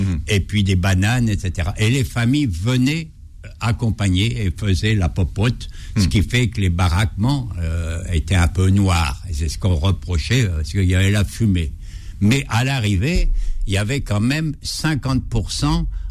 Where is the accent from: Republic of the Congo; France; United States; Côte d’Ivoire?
France; Grand Est; accent: Ardennes; Moi, j'ai un accent ardennais, mais vous ne l'avez pas vu.